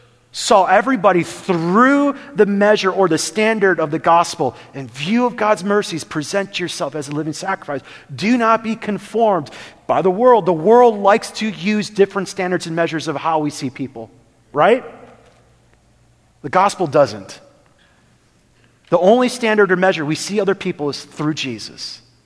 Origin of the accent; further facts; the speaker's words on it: Minnesota, United States; Now, like growing up in Minnesota, I don't know if you ever heard this phrase, Minnesota nice.